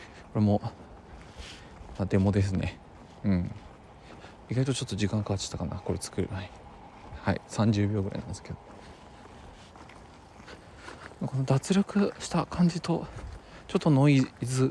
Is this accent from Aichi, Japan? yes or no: no; Yokohama, Kanagawa, Japan; 地元横浜なんで、